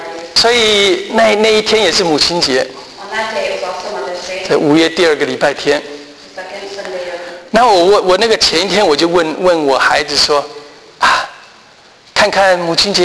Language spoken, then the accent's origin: Chinese; China; also born or lived in North Carolina, United States; 在我们中国人讲，有其母必有其子啊。